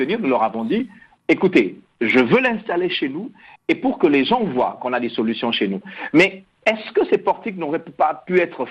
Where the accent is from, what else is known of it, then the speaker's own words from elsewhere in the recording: DR Congo; comme chez nous en RDC